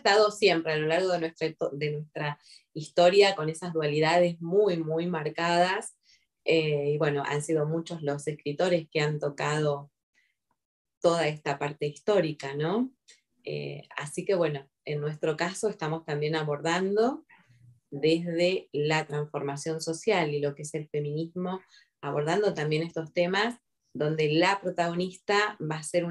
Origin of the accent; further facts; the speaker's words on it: Saladillo, Buenos Aires Province, Argentina; por supuesto para mi pueblo Saladillo, Buenos Aires, Argentina